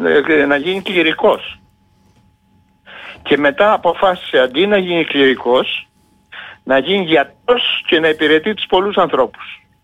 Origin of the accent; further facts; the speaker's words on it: Crete, Greece; Εγώ πρώτα είμαι κριτικός, μετά είμαι Έλληνας.